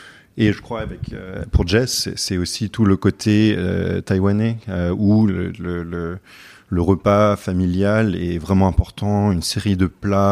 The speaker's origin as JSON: {"language": "French", "country": "France", "tie": "born or raised there", "also_born_or_lived": "United States / London", "said": "Donc moi, je suis né aux États-Unis, mais après, j'ai grandi entre Paris et Londres. Mais j'ai fait un bac français. Et puis après, je suis allé à l'université aux États-Unis. Donc, je suis moitié américain, moitié français."}